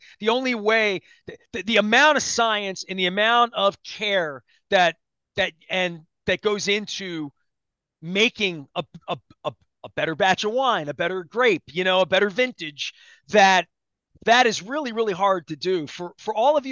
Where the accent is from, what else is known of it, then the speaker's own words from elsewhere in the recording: Dundalk, Maryland, United States; I'm from Dundalk. I'm wearing a Costas shirt. I've done it all foolishly.